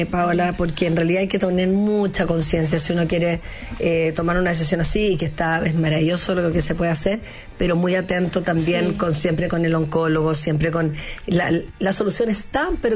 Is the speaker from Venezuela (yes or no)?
no; Chile; el corazón que tenemos como chilenos, así que un tremendo orgullo